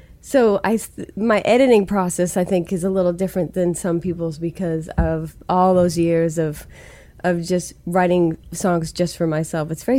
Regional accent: Stoughton, Massachusetts, United States; accent: Stoughton; I couldn't figure out how to make the words all make sense to people unless I got out of my Stoughton accent. I think I had a pretty solid Stoughton accent.

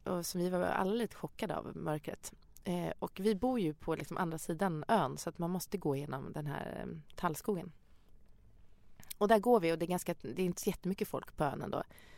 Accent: Nyköping, Södermanland, Sweden; för jag är från Nyköping.

